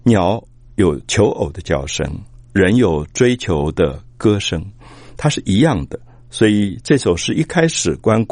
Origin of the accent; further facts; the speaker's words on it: Taipei, Taiwan; 其实我们童年在台北还有过类似的农田的记忆